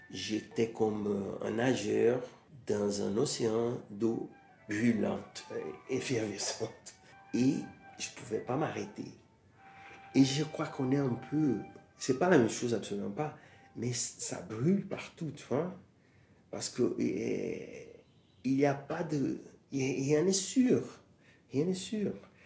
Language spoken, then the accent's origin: French; Brazil; un univers culturel qui m'appartient en tant que Brésilien.